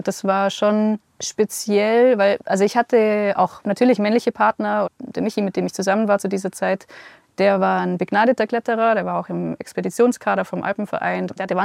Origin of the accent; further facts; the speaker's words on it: Germany; dass ich bin am Bodensee aufgewachsen, dass ich auf jeden Fall nah an den Bergen studieren möchte